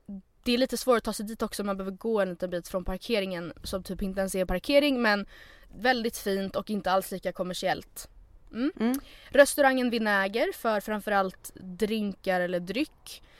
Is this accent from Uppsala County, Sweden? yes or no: no; Stockholm, Stockholm County, Sweden; det enda ordet som vi stockholmare ändå kan uttala på gotländska.